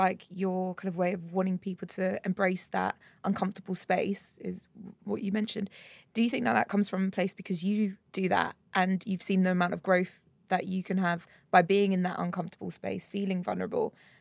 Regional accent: London, United Kingdom; I grew up in West London in Ladbroke Grove

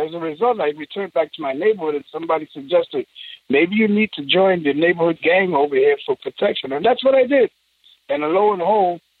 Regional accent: New York, United States; So it was a part of our growing up in New York. So it wasn't just the Latin culture. It was the R&B culture. They were synonymous to us that were growing up in East Harlem.

